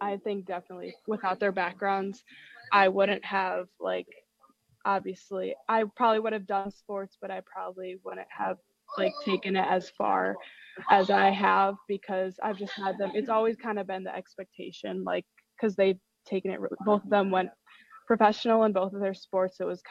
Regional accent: Wisconsin, United States; since I am from Wisconsin. Like my whole family are huge Badger fans, especially my grandma.

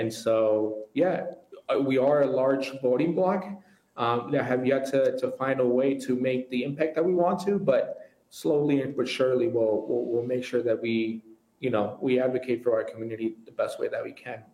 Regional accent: Aurora, Illinois, United States; now in Wisconsin, United States; so I grew up in Aurora, Illinois, the second largest city of Illinois. I moved out to Wisconsin 5 years ago

